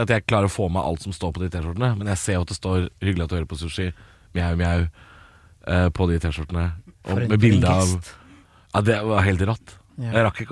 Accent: Drammen, Buskerud, Norway; Og jeg er jo fra Drammen, jeg.

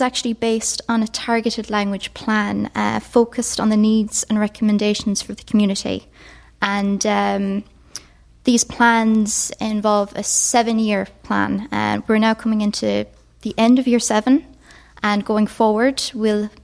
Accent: Rossport, Connacht, Ireland; I was reared in that Gaeltacht. I'm from Rossport, and growing up, things were different. We had Gaeilge

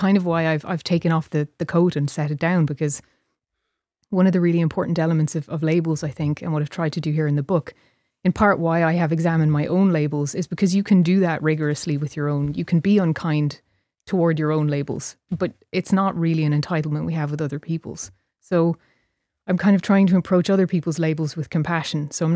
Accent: Ireland; you know, I'm Irish like you. And there was something about it that, I mean, I suppose maybe the Irish educational system doesn't necessarily help, because that was in and around the age where we were starting to learn about colonialism

